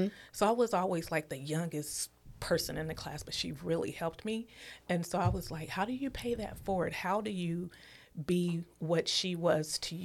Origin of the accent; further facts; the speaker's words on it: Portland, Oregon, United States; I grew up in Northeast Portland, born and raised in Northeast Portland.